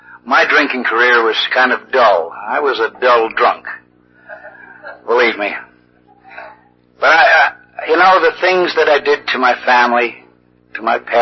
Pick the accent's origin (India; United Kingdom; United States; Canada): Canada; British Columbia; But I come from British Columbia, which some of you may not be up on your geography. It's Canada's most westerly province.